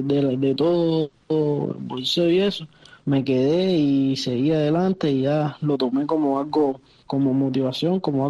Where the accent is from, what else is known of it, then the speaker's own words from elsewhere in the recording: Cotorro, Havana, Cuba; born there; En Cotorro, en Cotorro.